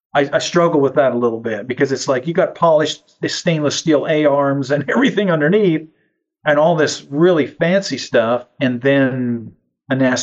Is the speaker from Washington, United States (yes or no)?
no; Idaho, United States; now in Nashville, United States; I was originally from Idaho.